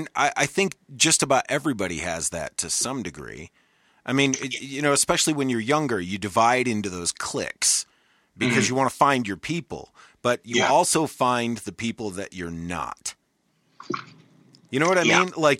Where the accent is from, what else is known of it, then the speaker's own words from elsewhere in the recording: Michigan, United States; I'm originally from Michigan.